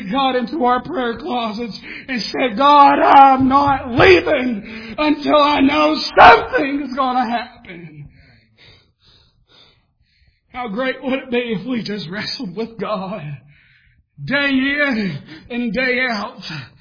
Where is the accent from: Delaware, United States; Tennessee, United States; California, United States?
Tennessee, United States; You know, when we were down in Tennessee and I was raised up down in Tennessee